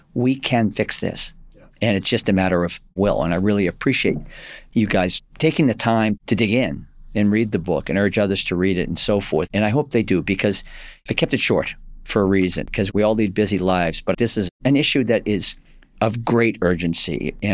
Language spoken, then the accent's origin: English; Watertown, Massachusetts, United States; When I was a kid growing up in Watertown, Mass, one of seven siblings.